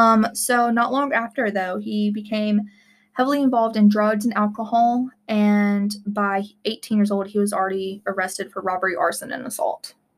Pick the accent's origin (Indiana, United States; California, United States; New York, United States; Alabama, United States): Alabama, United States; Phenix City; I am from Phoenix City, Alabama, which is right across the Chattahoochee River